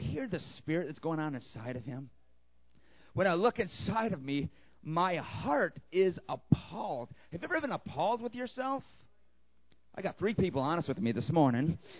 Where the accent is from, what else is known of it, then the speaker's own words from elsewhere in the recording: Detroit, Michigan, United States; I'm from Detroit. Don't argue with me.